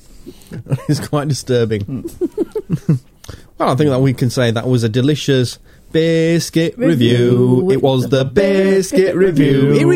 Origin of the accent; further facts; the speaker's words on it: Yorkshire and the Humber, United Kingdom; I'm a Yorkshireman.